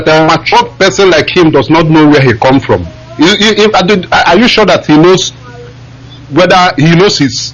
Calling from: Kyiv, Ukraine; I'm calling from Kyiv, Ukraine.

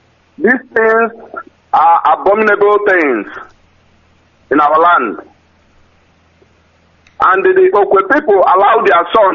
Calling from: Germany; I'm calling from Germany.

